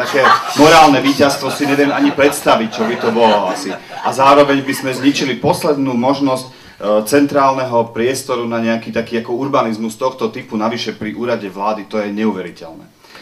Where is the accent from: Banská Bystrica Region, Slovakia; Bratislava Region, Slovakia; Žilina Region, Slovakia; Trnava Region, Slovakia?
Bratislava Region, Slovakia; Bratislava; Aj keď som Bratislav, tým, že som Bratislavčan, môžem to povedať.